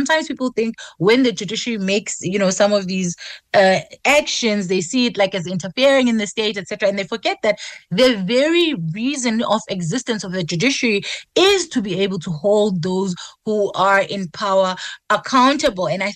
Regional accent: South Africa; it affects us as South African.

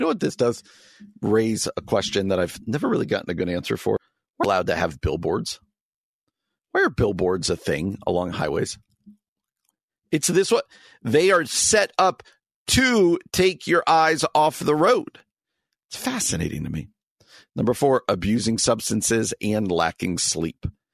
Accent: New Jersey, United States; I grew up in New Jersey. My family still lived in New Jersey.

